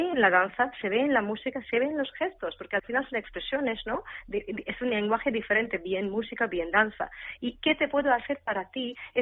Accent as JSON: {"language": "Spanish", "country": "India", "second_language": "Spanish", "said": "Yo soy de la India y somos personas que llevamos nuestras raíces muy fuerte, muy agarrado a la raíz"}